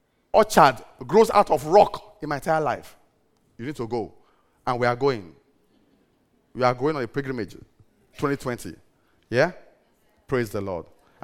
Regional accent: Benin City, Edo, Nigeria; This is marriage based on the city I'm from. Yeah? I'm from Benin.

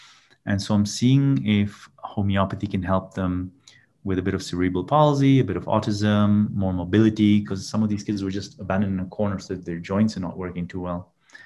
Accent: Kenya; born there; So I came back to Kenya. I was born in Kenya, and I came back to Kenya to do mobile clinics for poor communities.

